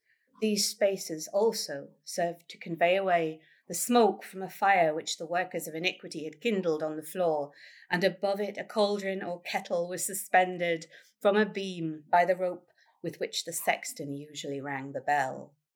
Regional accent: Wallsend, North East England, United Kingdom; I grew up in Wall's End, and one of the things that struck me was people would occasionally say, oh, yes, down at the Dean, that's where the witches were.

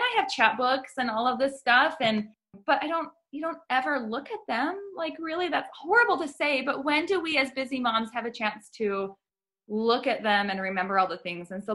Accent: Las Vegas, Nevada, United States; now in Salt Lake City, United States; I currently live in the Salt Lake area, but I'm originally from Las Vegas.

